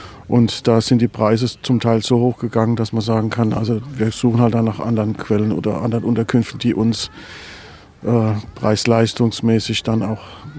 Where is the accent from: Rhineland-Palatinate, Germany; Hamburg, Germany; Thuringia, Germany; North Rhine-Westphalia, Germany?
Rhineland-Palatinate, Germany; Wir beide kommen aus der Südpfalz und sind seit vielen Jahren hier auf Föhr, immer wieder zur Osterzeit.